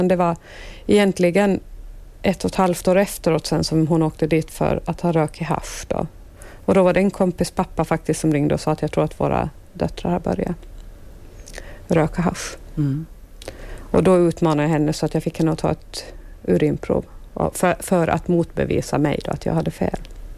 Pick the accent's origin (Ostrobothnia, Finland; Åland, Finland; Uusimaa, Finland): Åland, Finland; När vi kommer från Åland så det var ett blandmissbruk.